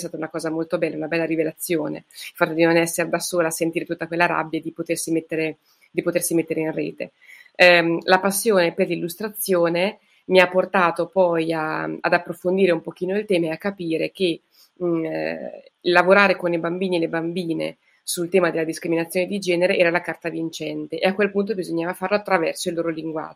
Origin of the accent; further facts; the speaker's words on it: Cagli, Marche, Italy; Io sono nata a Cagli, in provincia di Pesaro, nelle Marche, un po' in mezzo alle montagne, ed è dove risiedo tuttora e dove tuttora è la casa editrice.